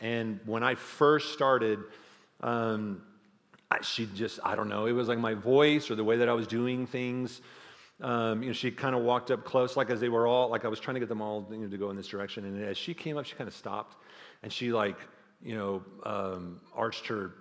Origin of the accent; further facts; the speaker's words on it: Texas, United States; So I was born and raised in the Texas Hill Country, so that's where I'm from. So I grew up loving all things ranches, horses, ranch life, all of that.